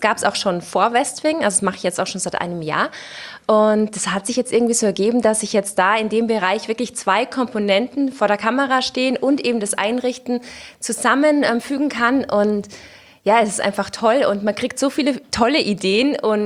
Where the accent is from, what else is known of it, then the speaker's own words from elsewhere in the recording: Salzburg, Austria; gerade auch als Salzburgerin